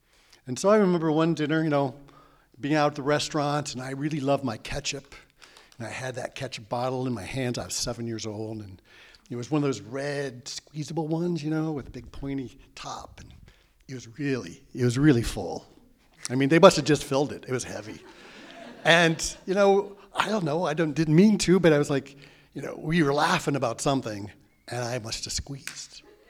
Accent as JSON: {"language": "English", "region": "Iowa", "country": "United States", "tie": "born or raised there", "said": "growing up in Iowa, growing up in a small town."}